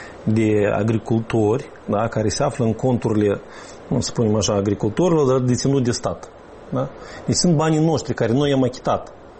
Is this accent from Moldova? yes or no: yes; Moldova; also born or lived in United Kingdom; Am lăsat o viață destul de confortabilă, o viață destul de bună în Marea Britanie, pentru că m-am gândit că îmi iubesc țara, vreau să fiu aproape de frate, de mamă, de rude aici.